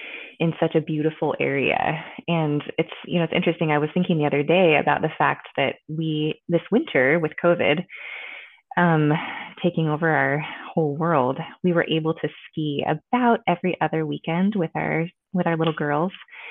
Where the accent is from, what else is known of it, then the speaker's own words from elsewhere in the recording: Washington, United States; So I grew up on the Olympic Peninsula. So if you look at the state of Washington, you have that Olympic Peninsula off to the far west.